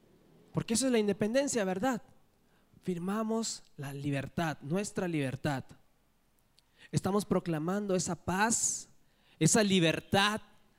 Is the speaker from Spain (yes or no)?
no; Peru; yo soy de Perú para los que no me conocen